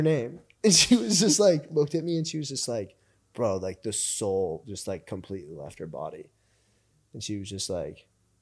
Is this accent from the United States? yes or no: yes; Pittsburgh, Pennsylvania, United States; So then obviously, you know, we're from Pittsburgh and like mm-hmm. we network very well.